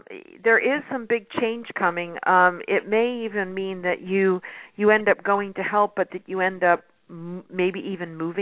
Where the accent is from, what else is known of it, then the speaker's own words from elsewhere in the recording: California, United States; growing up in California, you know, rain still was sort of a special treat.